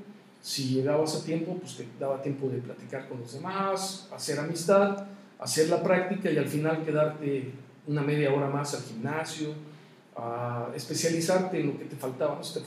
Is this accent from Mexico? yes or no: yes; Chilpancingo, Guerrero, Mexico; born there; also born or lived in Mexico City; tengo 52 años de edad, yo nací en Chilpancingo, Guerrero, estudié en la Ciudad de México, mi esposa es de la Ciudad de México, tengo dos hijos